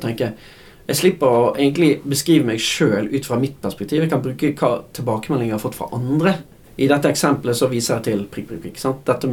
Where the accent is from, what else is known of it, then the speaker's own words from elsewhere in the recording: Bergen, Vestland, Norway; sånn som jeg som bergenser kan snakke meg bort av og til, snakke mye